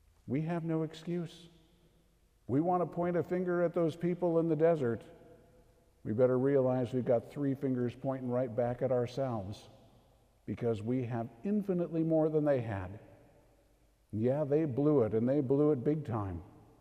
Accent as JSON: {"language": "English", "region": "Minnesota", "country": "United States", "said": "But Lord, I'm from Minnesota. I had to complain about everything because that's all we do in Minnesota"}